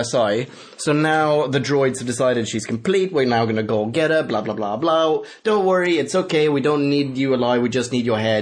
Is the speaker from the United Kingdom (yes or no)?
no; Sweden; Like, okay, I grew up in Sweden.